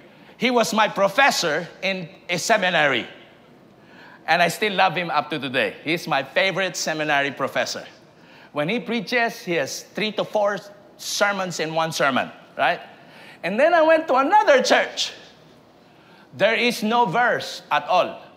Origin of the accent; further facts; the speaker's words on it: Philippines; English is a second language; I came all the way from the Philippines to attend your seminar for a week.